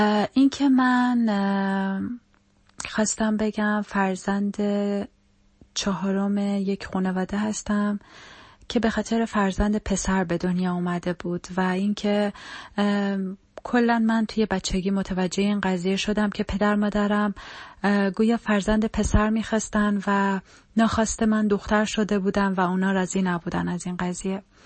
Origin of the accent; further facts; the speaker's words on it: Iran; moved away as an adult; یه دختر به سن 24 سالگی از ایران گذاشتم اومدم توی یه کشور اروپایی